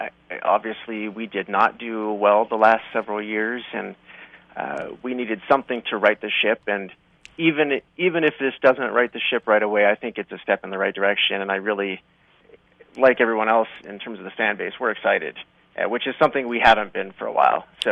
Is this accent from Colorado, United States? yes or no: yes; Colorado, United States; Right. I grew up in Colorado, and I've always loved watching the Nuggets and the Broncos and the Avs and even the Rockies.